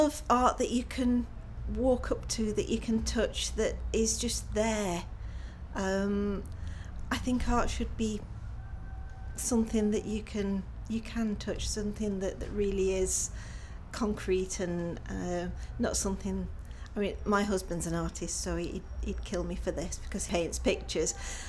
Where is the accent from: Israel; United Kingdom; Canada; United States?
United Kingdom; Sheffield, Yorkshire and the Humber; I'm 52 years old and I'm from Sheffield.